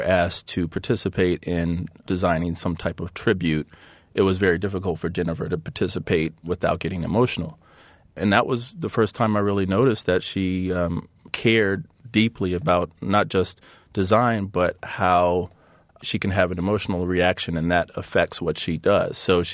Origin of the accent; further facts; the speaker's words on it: Hampton, Virginia, United States; So there were always – basketball stars and football stars from my hometown of Hampton, Virginia.